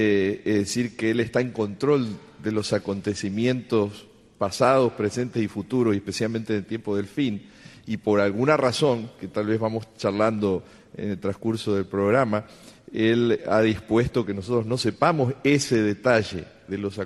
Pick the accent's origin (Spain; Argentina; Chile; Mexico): Argentina; born there; Nací en Argentina.